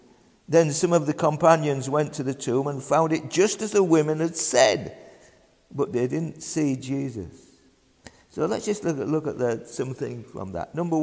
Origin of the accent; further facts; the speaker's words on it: Yorkshire and the Humber, United Kingdom; accent: Yorkshire; He said, why does that young man from England, he said, keep saying, you know, keep boozing? My Yorkshire accent, you see.